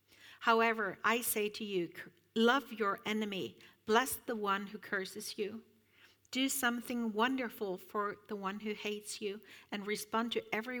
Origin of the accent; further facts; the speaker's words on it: Rogaland, Norway; Og jeg har vokst opp på Jæren, og der synes vi det hørtes litt voldsomt ut.